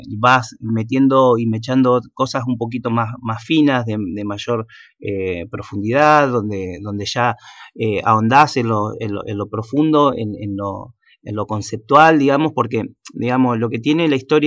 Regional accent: Luis Beltrán, Río Negro, Argentina; Bueno, yo soy de Luis Beltrán, en realidad. También estudié el profesorado ahí en el Instituto de Formación Docente Continua de Luis Beltrán, que para mí fue como una segunda casa.

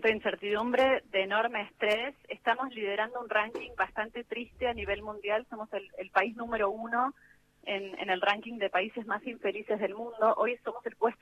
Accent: Argentina; somos argentinas, nuestro corazón late fuerte con lo que está pasando hoy acá.

